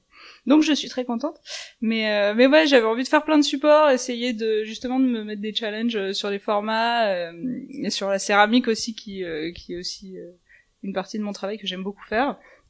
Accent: Wimereux, Hauts-de-France, France; faire quelque chose sur ma région natale et notamment ma ville natale, donc Huimereux, toute la côte d'Opale, Boulogne-sur-Mer.

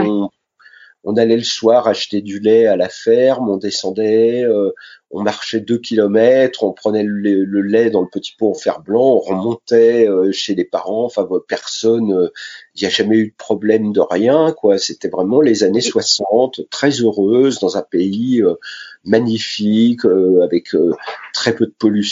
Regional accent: Sainte-Menehould, Grand Est, France; born there; moi, je suis né dans la Marne, à Sainte-Menoux. Voilà, ville capitale de l'Argonne et capitale du pied de cochon.

